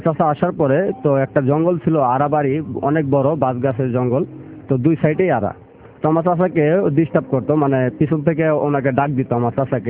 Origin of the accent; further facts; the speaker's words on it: Chittagong, Chittagong Division, Bangladesh; Building contractor, Chittagong থেকে আসছি।